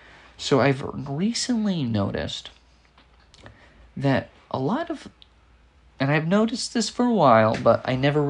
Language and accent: English; United States; I don't use the metric system. I'm from America.